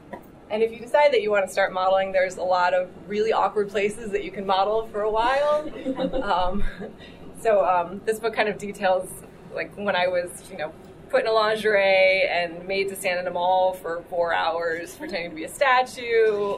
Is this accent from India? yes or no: no; Baltimore, Maryland, United States; I'm from Baltimore, so I heard that there was a Baltimore league